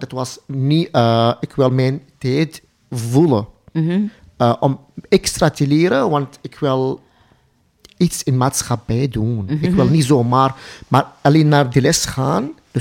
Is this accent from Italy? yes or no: no; Syria; Dutch is a second language; now in Belgium; Ik kom uit Syrië.